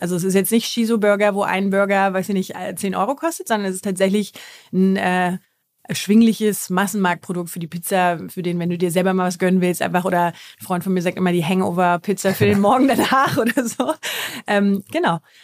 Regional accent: Germany; Kannst ja als Deutscher, kommst du nicht so einfach an coole US-Firmen

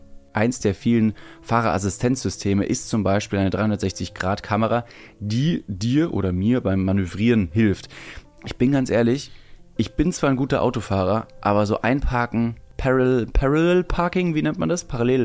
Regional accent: Ingolstadt, Bavaria, Germany; Naja, ich komme aus Bayern und da gibt's. Ich komme aus Ingolstadt und nicht allzu weit entfernt gibt's ein Dorf, das heißt Tittingen.

